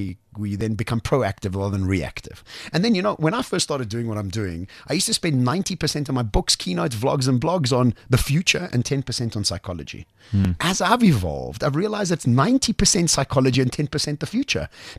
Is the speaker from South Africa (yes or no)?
yes; South Africa; So I think as South Africans, the first thing we need to under